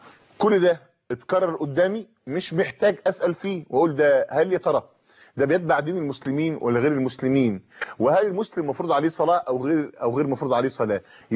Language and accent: Arabic; Egypt; إحنا عندنا في مصر